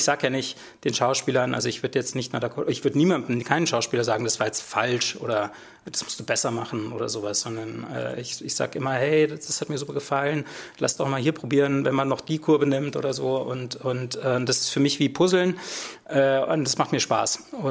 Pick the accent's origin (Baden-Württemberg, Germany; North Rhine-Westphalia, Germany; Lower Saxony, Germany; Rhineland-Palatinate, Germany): North Rhine-Westphalia, Germany; Gütersloh; Ich komme aus Gütersloh ursprünglich und da leben nicht so viele Regisseure sozusagen.